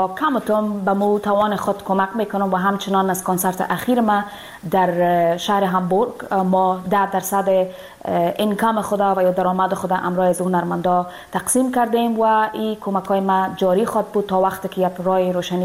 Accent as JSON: {"language": "Persian", "country": "Afghanistan", "moved": "yes"}